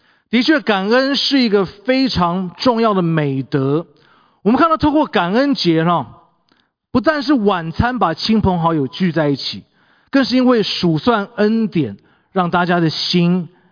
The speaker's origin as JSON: {"language": "Chinese", "country": "Taiwan", "tie": "born or raised there", "said": "这是我从小在台湾长大的教会每次聚会都会读的一篇宣召的诗篇"}